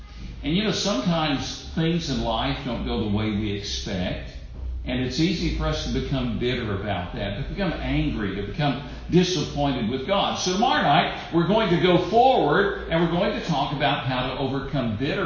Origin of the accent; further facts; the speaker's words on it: Tennessee, United States; But I grew up Scots-Irish. Our family lived in Scotland 400 years ago